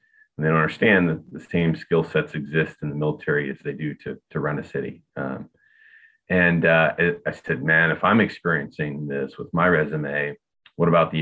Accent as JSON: {"language": "English", "town": "Akron", "region": "Ohio", "country": "United States", "said": "I was from Akron, Ohio, and I was kind of the ringleader of the guys."}